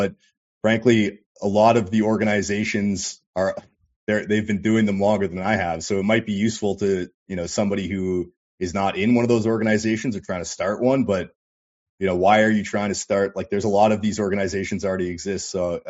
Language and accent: English; Canada; One, we're Canadian nationalists